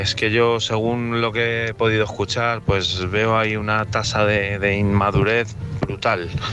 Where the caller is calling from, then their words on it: Madrid, Community of Madrid, Spain; de Madrid.